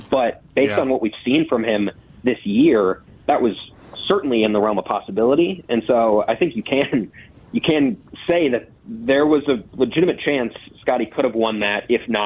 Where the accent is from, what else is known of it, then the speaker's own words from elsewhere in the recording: Eagan, Minnesota, United States; Egan. I'm back in Egan right now.